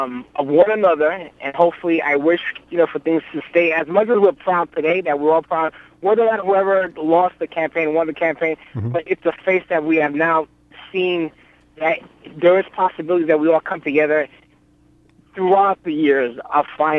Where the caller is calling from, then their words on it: Bronx, New York, United States; From Riverdale, Bronx.